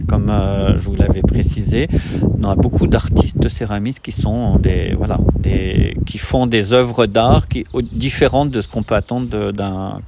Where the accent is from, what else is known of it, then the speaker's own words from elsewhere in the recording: Grenoble, Auvergne-Rhône-Alpes, France; Alors d'origine, je suis de Grenoble. Donc c'est pas très loin, hein. C'est la région Rhône-Alpes, c'est pas loin d'ici.